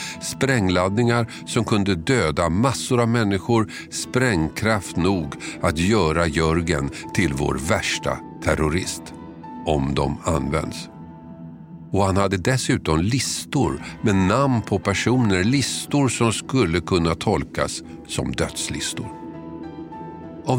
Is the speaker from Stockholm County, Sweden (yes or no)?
yes; Tumba, Stockholm County, Sweden; Jag är uppvuxen i Tumba, sydost om Stockholm. Kanske inte den tjusigaste av Stockholms förorter, inte ens då.